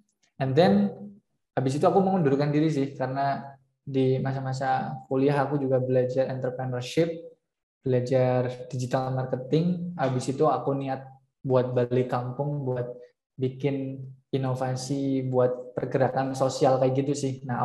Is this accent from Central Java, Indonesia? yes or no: yes; Purbalingga, Central Java, Indonesia; Aku aslinya dari Jawa Tengah, tepatnya di Kabupaten Purbalingga, kayak gitu.